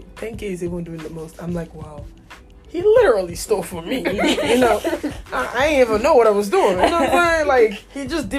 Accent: Nigeria; Then coming out from London to Nigeria, and I'm a citizen of Nigeria.

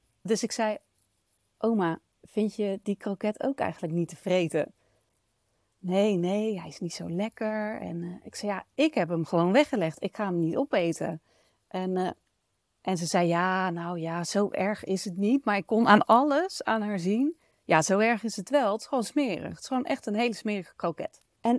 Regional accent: North Brabant, Netherlands; Zoals je misschien weet, ben ik een Brabantse. En dat heeft als voordeel dat je dicht op de Efteling zit.

